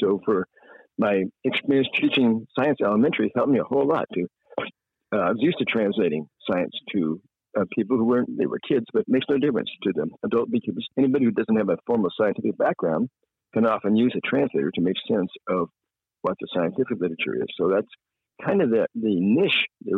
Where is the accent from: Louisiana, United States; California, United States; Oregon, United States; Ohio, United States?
California, United States; Newport Beach; I grew up in Southern California back before it was houses. My area was, farmland back then in Newport Beach, California, ranch land and orange groves.